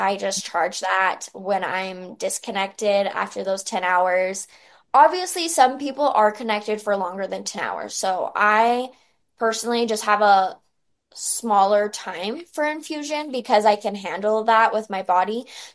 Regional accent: Utah, United States; And I love representing my home state.

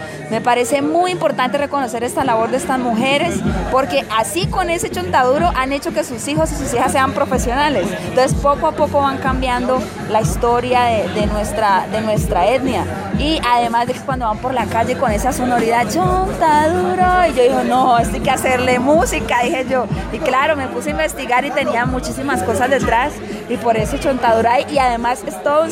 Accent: Cali, Valle del Cauca, Colombia; Crecí en Cali, aunque he tenido la oportunidad de viajar mucho, pero ahí fue como mi niñez y todo el desarrollo de mi vida ahí.

